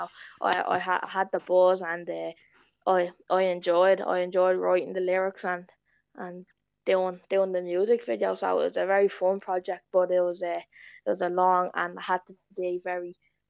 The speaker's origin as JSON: {"language": "English", "town": "Sallynoggin", "region": "Leinster", "country": "Ireland", "tie": "born or raised there", "said": "I love Sally Noggin. It's my hometown, you know what I mean? Everyone says that they love their hometown, but no one loves my hometown as much as I do."}